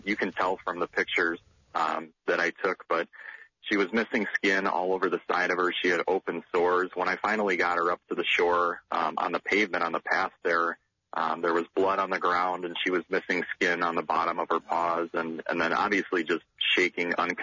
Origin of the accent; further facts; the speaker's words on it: Schaumburg, Illinois, United States; I am. I'm from Schaumburg, Illinois.